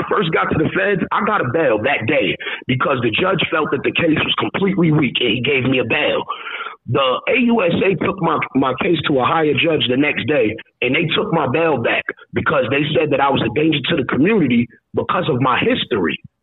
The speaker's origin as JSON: {"language": "English", "country": "Honduras", "said": "You know I'm from Honduras. We come from sewing."}